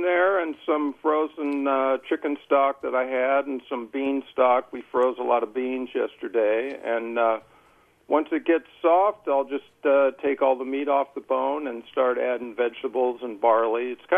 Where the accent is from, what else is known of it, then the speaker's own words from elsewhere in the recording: California, United States; now in Auburn, United States; My wife and I grew up in the Bay Area and started foraging as teenagers.